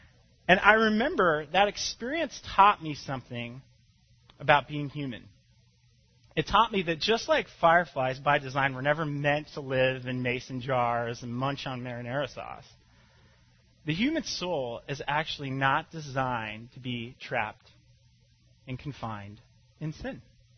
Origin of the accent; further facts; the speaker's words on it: Winnipeg, Manitoba, Canada; I grew up in Canada. I was born in Canada, actually, which will explain if you hear me pronounce a word kind of strangely or say the word A, it's because I have spent some time in Canada. I was born in Winnipeg, Manitoba, right above the Great Lakes.